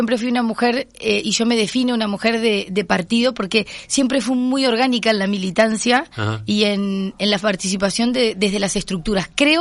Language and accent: Spanish; Rivera, Uruguay; also born or lived in Montevideo; Yo nací en Rivera, al año me vine a Montevideo. Vivimos acá hasta que pasé a tercer año de escuela.